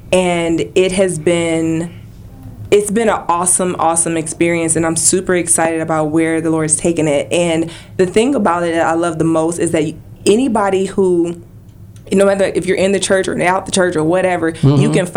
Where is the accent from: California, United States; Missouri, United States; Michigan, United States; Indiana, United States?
Michigan, United States; Detroit; now in Tampa, United States; I am born in, I was born in Detroit, Michigan, so I'm originally from the 313, but I have been living here in the Tampa Bay area for a little over 20 years